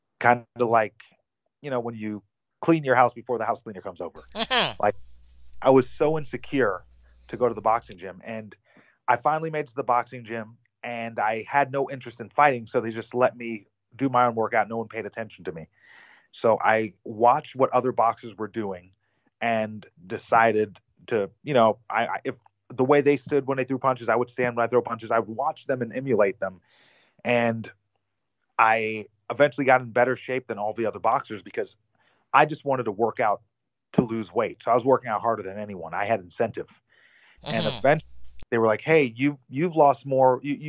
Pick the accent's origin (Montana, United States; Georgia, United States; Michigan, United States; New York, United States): New York, United States; So growing up, I grew up in Long Island, New York. My mom is from England. My dad's from Trinidad. And my grandma's from Jamaica.